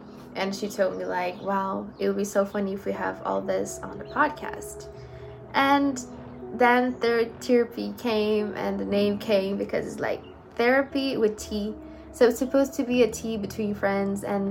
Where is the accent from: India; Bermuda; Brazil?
Brazil; now in United States; I came from Brazil, I got here to the US by the grace of God, and now I'm living here for the past 3 years